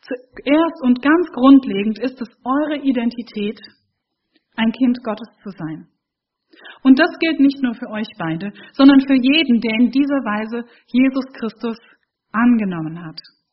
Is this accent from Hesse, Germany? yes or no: yes; Hesse, Germany; als ich mein FSJ in Baden-Württemberg, im südlichen Baden-Württemberg gemacht habe, als Hessin